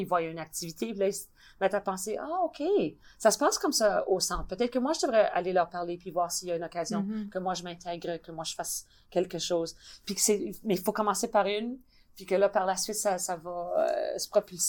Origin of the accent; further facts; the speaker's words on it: Manitoba, Canada; je suis franco-manitobaine, que je suis de souche, je suis d'ici. Mm-hmm. J'ai appris le français en premier, j'ai appris l'anglais en second